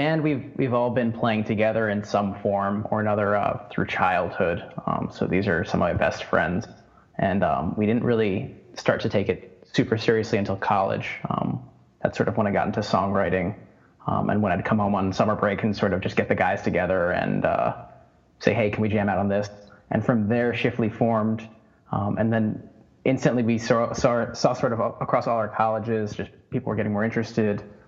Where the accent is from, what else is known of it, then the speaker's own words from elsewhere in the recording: New York, United States; now in New York City, United States; We're from Long Island, but have sort of migrated 40 minutes west to the city.